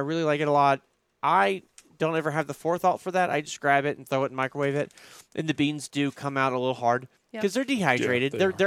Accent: Louisiana, United States; No Tabasco. Look, I'm from Louisiana. Don't do Tabasco.

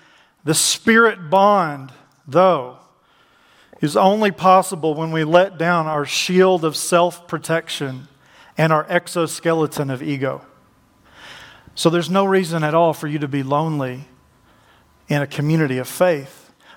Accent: Dallas, Texas, United States; I'm from Dallas.

